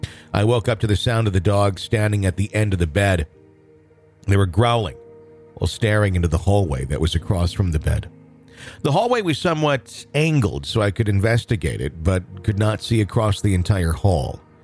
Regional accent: Wisconsin, United States; I'm from Wisconsin and would sometimes pet-sit for a family in my hometown.

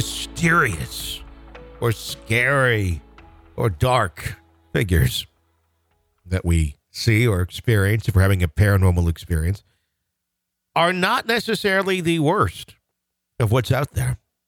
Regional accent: Canterbury, South East England, United Kingdom; I'm 31 from Canterbury, England.

